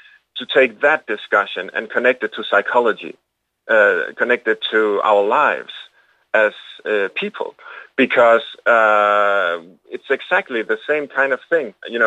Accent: Denmark; I'm sorry to say this, but I come from Denmark, you know, we pay really high taxes

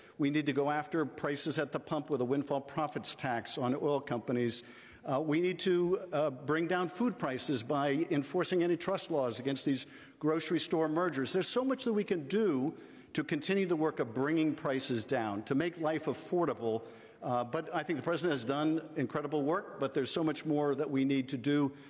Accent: Florida, United States; I saw a vibrant state, a state that was different than my home state of Florida.

